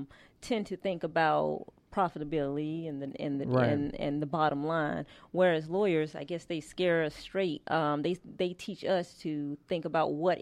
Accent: Georgia, United States; I was born and raised in Georgia, and both of my parents are business owners.

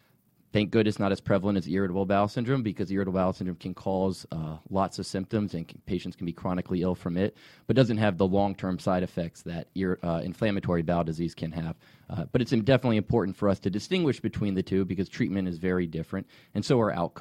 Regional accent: Atlanta, Georgia, United States; Well, I'm originally from Atlanta, but have been with Atlanta Gastroenterology for the past few months

